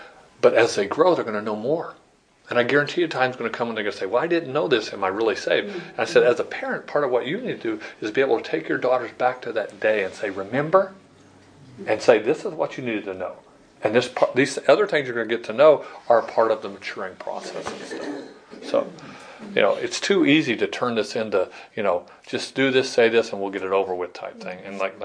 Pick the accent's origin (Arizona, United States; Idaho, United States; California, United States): Arizona, United States; Chandler; But when I grew up in Chandler, there were pools nowhere. We would jump in the irrigation ditch.